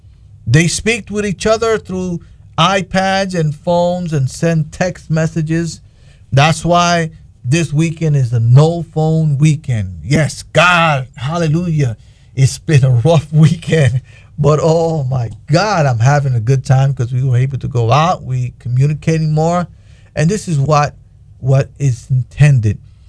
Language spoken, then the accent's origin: English; New York City, New York, United States; I'm from the South Bronx, New York also. So I know what it is to live on that dumb street, some concrete jungles.